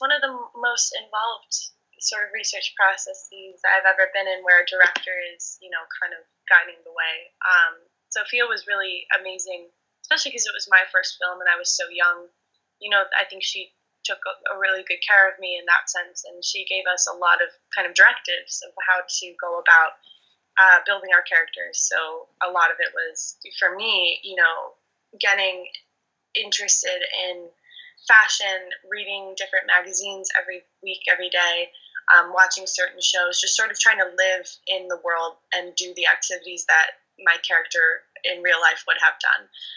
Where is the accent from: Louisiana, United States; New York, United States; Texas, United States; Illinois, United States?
Illinois, United States; Because growing up, I grew up in Illinois. I didn't even grow up in Chicago. I grew up north of the city. So I grew up in a small town